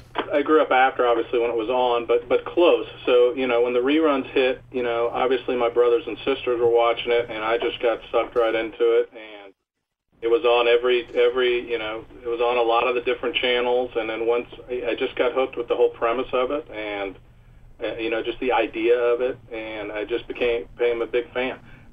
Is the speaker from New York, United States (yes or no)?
no; Indianapolis, Indiana, United States; I am not. I'm actually from Indianapolis, Indiana.